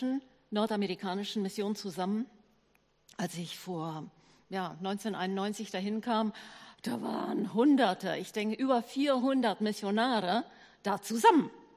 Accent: Paraguay; Paraguay ist mein Heimatland

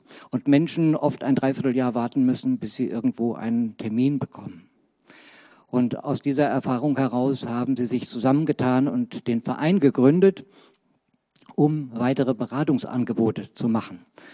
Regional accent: Essen, North Rhine-Westphalia, Germany; now in Leverkusen, Germany; Ja, ich lebe mittlerweile seit 1998 schon in Leverkusen, bin aber eigentlich ein Kind des Ruhrgebiets. Ich bin vom vierten Lebensjahr an in Essen größtenteils aufgewachsen und habe dann später auch mal in Wattenscheid gewohnt

